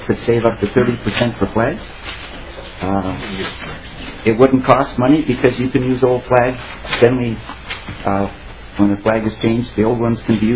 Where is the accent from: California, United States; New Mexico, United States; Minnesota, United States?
Minnesota, United States; St. Paul; born there; And I'm a born Minnesotan. I was born in St. Paul.